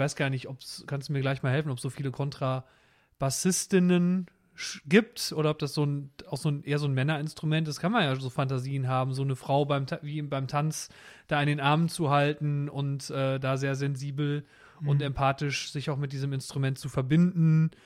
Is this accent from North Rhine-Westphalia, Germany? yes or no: yes; North Rhine-Westphalia, Germany; Also Geldern Pont ist ja am Niederrhein wirklich auch bei mir in der Nähe. Ich bin im Kreis Kleve aufgewachsen.